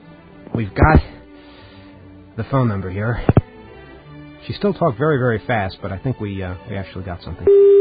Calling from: New York, United States; I'm calling from New York, and I need to reach the cafeteria there.

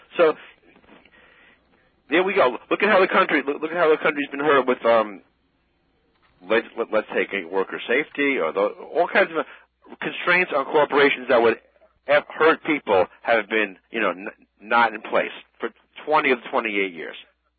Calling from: Selden, New York, United States

